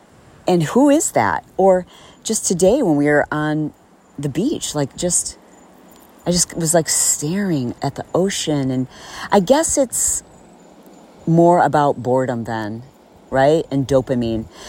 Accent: Fowlerville, Michigan, United States; I grew up in Michigan and we moved kind of like all over the state

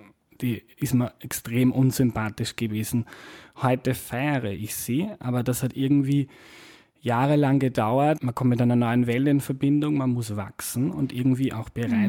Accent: Lower Austria, Austria; now in Vienna, Austria; ich bin im erzkatholischen Mostviertel in Niederösterreich aufgewachsen. Fast alle dort sind Bauern.

